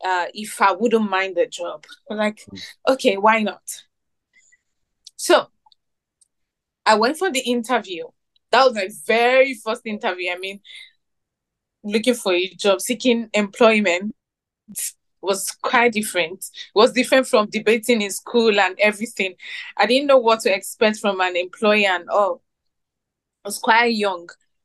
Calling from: Lagos, Nigeria; Lagos, Nigeria.

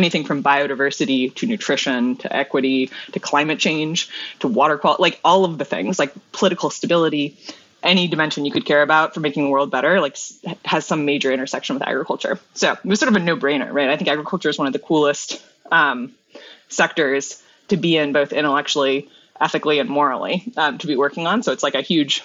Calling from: Vashon Island, Washington, United States; So we are outside of Seattle, Washington, on an island called Vashon Island.

